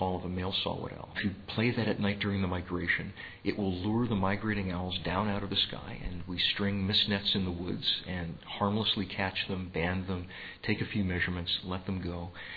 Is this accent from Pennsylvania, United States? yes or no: yes; Pennsylvania, United States; My home state of Pennsylvania had it listed as a species of special concern.